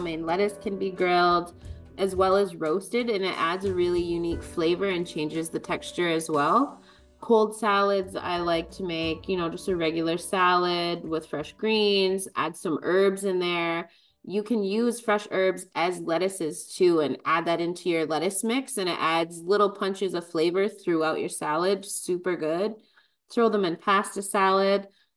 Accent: Six Nations of the Grand River, Ontario, Canada; I'm Mohawk from Six Nations of the Grand River, a chef and entrepreneur

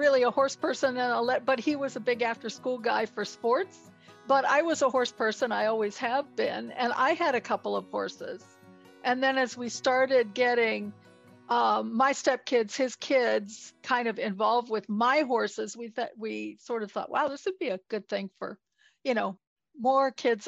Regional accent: Michigan, United States; because I'm not from here, I'm from Northern Michigan, right?

